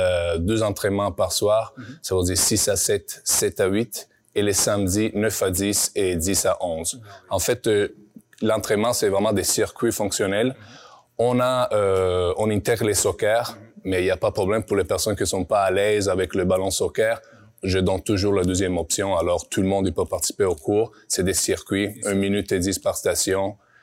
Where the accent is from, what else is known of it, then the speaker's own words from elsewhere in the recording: Turin, Piedmont, Italy; moved away as an adult; now in Canada; comme tu as dit. Je viens d'Italie. Je suis pas … canadien. J'ai émigré ici il y a 11, 12 ans à peu près. Et en fait, moi, je viens d'Italie, de Turin, du nord d'Italie.